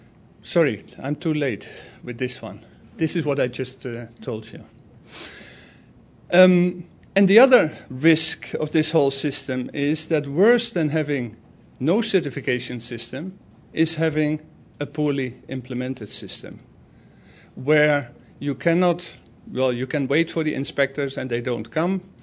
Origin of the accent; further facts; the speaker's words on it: Netherlands; well, I'm from the Netherlands. Going from the far south to the far north is 2.5 hours drive